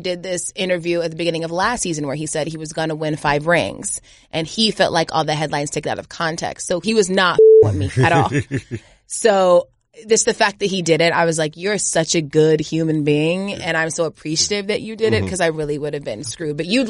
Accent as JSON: {"language": "English", "region": "Georgia", "country": "United States", "said": "Like, I'm not from Atlanta, but Georgia."}